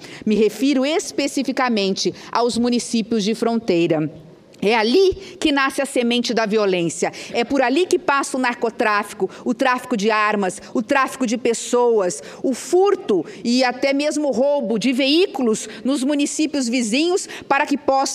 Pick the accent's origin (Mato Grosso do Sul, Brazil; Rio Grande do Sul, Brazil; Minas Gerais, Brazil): Mato Grosso do Sul, Brazil; eu que venho da fronteira, eu que venho do estado de Mato Grosso do Sul